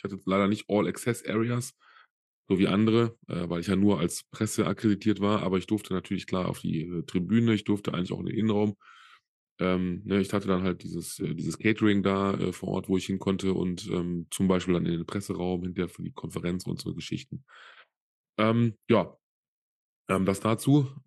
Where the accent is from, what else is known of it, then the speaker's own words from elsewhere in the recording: Solingen, North Rhine-Westphalia, Germany; Hier in meiner Heimat in Solingen.